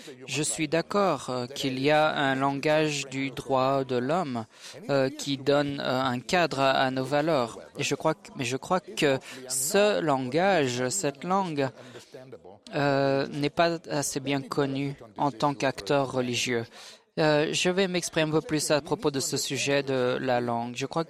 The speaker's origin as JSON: {"language": "French", "country": "Italy", "said": "Je sais que je suis italien"}